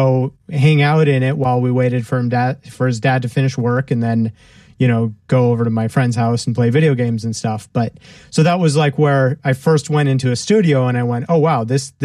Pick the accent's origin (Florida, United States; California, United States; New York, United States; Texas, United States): Florida, United States; Clearwater; Near Tampa, in a city called Clearwater.